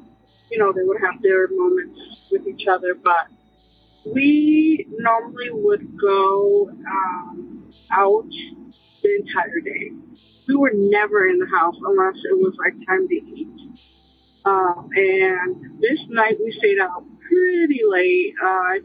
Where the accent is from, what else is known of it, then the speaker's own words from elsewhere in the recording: Chicago, Illinois, United States; I'm from Chicago, Illinois.